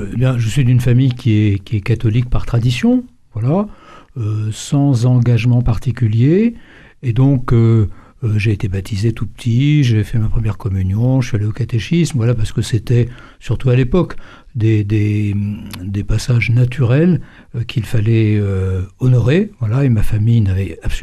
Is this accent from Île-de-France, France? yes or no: yes; Paris, Île-de-France, France; C'est parce que, bon, j'étais de Paris